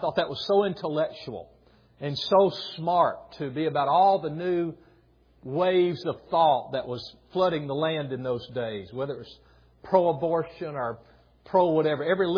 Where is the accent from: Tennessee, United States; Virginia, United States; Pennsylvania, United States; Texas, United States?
Tennessee, United States; Lawrenceburg; I grew up in Lawrenceburg, Tennessee, in an unchristian home.